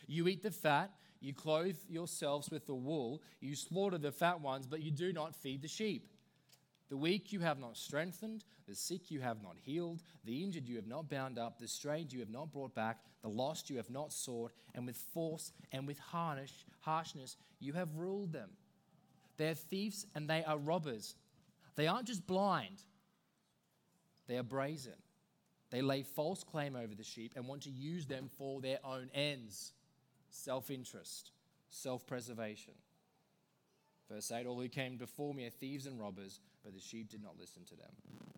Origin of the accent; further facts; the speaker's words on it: Australia; growing up in Australia, we tend to think thousands of sheep being kind of herded by helicopters